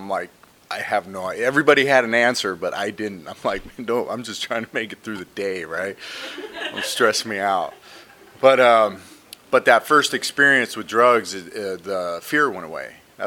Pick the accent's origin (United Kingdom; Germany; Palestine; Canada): Canada; Ontario; also born or lived in New York, United States; I grew up in Ontario. I was born in New York, raised in Ontario till I was like 11.